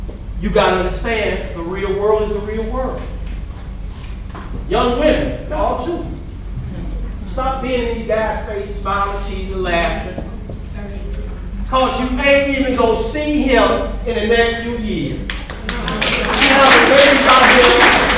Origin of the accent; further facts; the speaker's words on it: Chicago, Illinois, United States; I grew up in Chicago's All Gale Guard Housing Project, the last standing project right now.